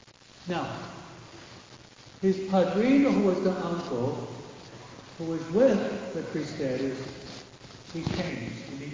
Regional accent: Michigan, United States; born there; I was born in Michigan, okay? We call it Motown.

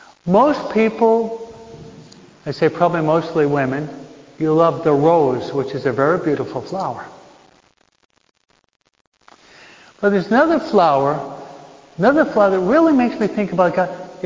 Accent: East Coast, United States; I'm from the East Coast, most of my relatives live in New Hampshire.

